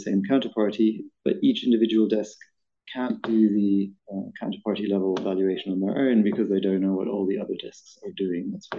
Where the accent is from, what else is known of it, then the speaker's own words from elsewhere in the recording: Germany; I like to think it's because it's a German spelling. I'm originally from Germany.